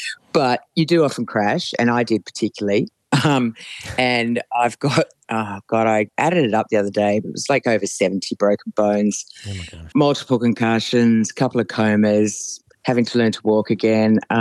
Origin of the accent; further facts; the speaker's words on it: Sydney, New South Wales, Australia; Yeah, I grew up in Cremorne, which is, I break out in highs when I go back there now. It's a completely different place.